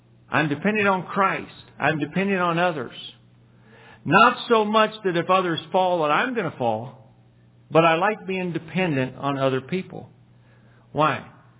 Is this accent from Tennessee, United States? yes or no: no; Texas, United States; I'm dumb. I'm from Texas.